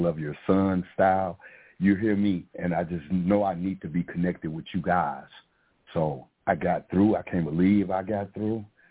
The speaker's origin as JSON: {"language": "English", "town": "Chicago", "region": "Illinois", "country": "United States", "tie": "born there", "also_born_or_lived": "Green Bay", "said": "No, I was born in Chicago. I was born in Chicago in a historic area. I actually, my grandmother lived around the corner from Al Capone."}